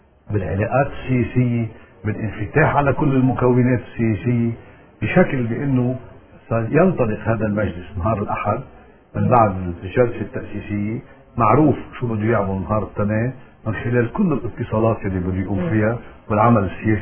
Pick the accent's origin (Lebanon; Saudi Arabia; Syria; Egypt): Lebanon; يعني نحن كلبنانيين